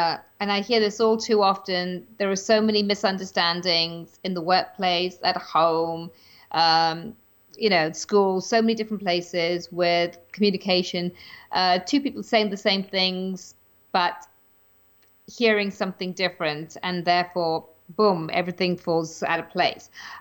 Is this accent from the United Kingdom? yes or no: yes; England, United Kingdom; growing up in England